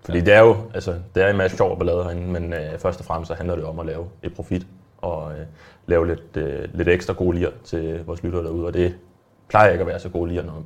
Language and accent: Danish; Bogø, Zealand, Denmark; Det var min hjemstavn, jeg var ved at lave. Det er Bogø her på toppen.